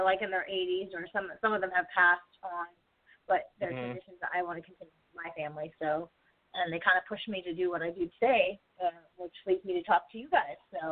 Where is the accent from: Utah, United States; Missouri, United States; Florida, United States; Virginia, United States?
Virginia, United States; Williamsburg; I grew up in Williamsburg.